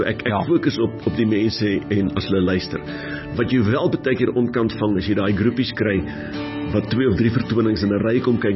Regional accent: Reitz, Free State, South Africa; Ek kom van die Vrystaat af, so in die dorpie waar ek was ek die beste gitaarspeler in die dorp

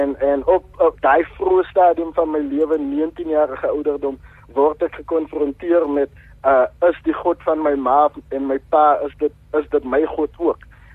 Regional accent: Worcester, Western Cape, South Africa; ek is gebore in die Kaap, maar nie lank daarna nie het my ma hulle Woester te verhuis, want hulle is van Woester. En hulle het hulle gesetel daar, ek het in die kerk groot geword

